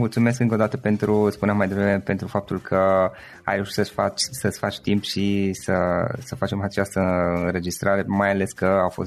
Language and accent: Romanian; Cluj-Napoca, Cluj County, Romania; sunt aici de la Cluj.